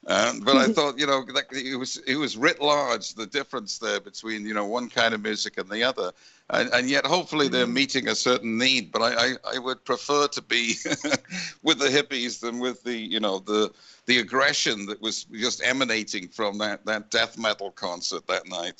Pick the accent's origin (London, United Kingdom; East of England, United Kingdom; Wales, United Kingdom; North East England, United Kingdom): Wales, United Kingdom; I grew up in Wales.